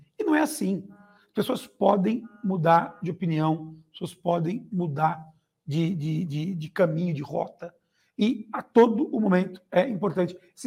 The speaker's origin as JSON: {"language": "Portuguese", "region": "São Paulo", "country": "Brazil", "lives_now": "São José do Rio Preto, Brazil", "said": "a cidade que eu moro, né, que é São José do Rio Preto. Eu originalmente sou de São Paulo, mas moro em Rio Preto."}